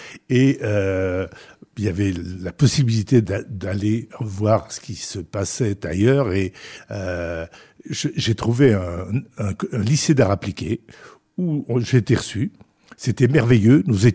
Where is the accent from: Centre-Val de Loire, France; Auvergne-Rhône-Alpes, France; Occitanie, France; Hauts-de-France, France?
Occitanie, France; Decazeville; born there; Je suis né à Decazeville, dans l'Aveyron. Donc voilà, deux parents kabyles, berbères, d'Algérie.